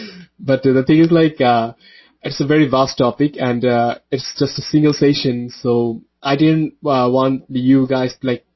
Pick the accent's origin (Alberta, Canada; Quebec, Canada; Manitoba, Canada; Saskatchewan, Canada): Saskatchewan, Canada; Saskatoon; I'm from Saskatoon, Saskatchewan, Canada, and I'm working as a researcher here at University of Saskatchewan.